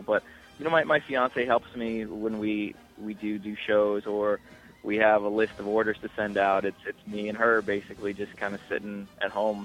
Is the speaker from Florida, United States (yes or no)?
yes; Orlando, Florida, United States; also born or lived in Indianapolis; I grew up in Orlando, Florida. So I was born and raised between Orlando and Indianapolis.